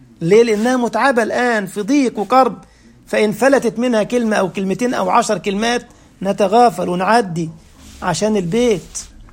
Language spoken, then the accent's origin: Arabic; Egypt; moved away; عارفين احنا القفة دي عندنا في مصر ممكن يقتل بسببها، عندنا عار ان حد يتضرب على ايه